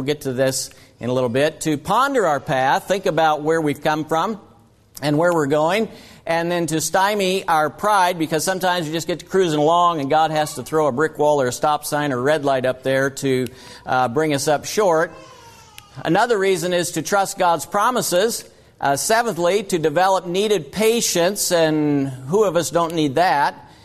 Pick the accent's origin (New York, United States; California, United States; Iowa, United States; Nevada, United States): Iowa, United States; I grew up in Iowa, and Minnesotans always picked on Iowans.